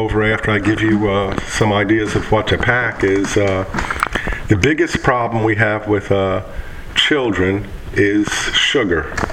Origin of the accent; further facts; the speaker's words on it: New York City, New York, United States; moved away; And I'm from the Bronx and my wife's from Brooklyn. And when I go home, my friends tease me and tell me I sound like a Southern belle.